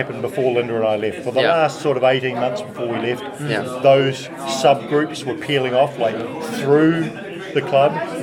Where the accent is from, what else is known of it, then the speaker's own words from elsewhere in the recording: New Zealand; our home country. So we're from New Zealand. We've been back there for 5 years.